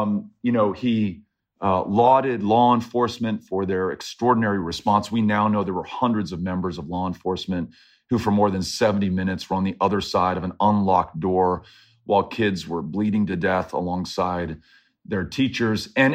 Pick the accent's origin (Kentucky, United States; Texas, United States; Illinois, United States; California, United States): Texas, United States; who are just as human as I am, just as much a Texan as anyone else.